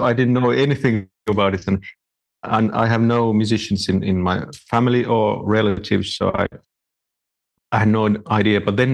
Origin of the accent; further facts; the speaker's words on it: Kokkola, Central Ostrobothnia, Finland; in my hometown in Kokkola, there's a very good and famous string orchestra